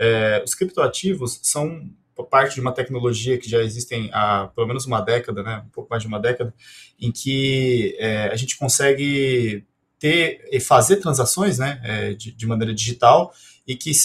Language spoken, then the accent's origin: Portuguese; São Paulo, Brazil; eu sou do interior de São Paulo